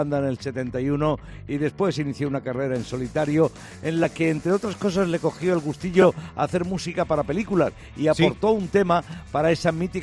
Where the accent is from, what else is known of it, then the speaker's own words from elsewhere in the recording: Talavera de la Reina, Castilla-La Mancha, Spain; Mi tierra, sí señor.